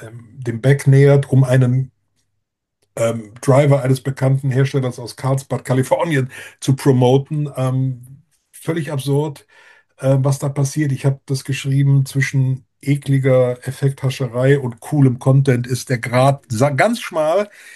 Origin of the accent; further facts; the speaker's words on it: Cologne, North Rhine-Westphalia, Germany; born there; Ich könnte jetzt als gebürtiger Kölner noch Beispiele aus dem Kölner Umland, gerade aus den Nachbargemeinden des Kölner Westens, beisteuern.